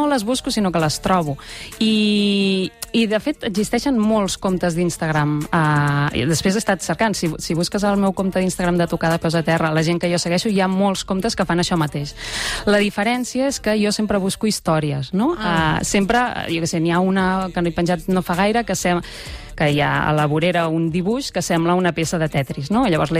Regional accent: Terrassa, Catalonia, Spain; la majoria de fotos són Terrassa, que és d'on sóc jo, a Barcelona, i poca cosa més.

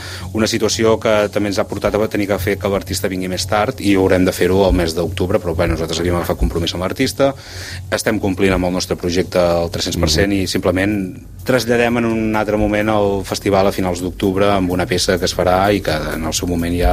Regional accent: Girona, Catalonia, Spain; jo soc molt gironí i també crec una mica en l'arrelament de les coses

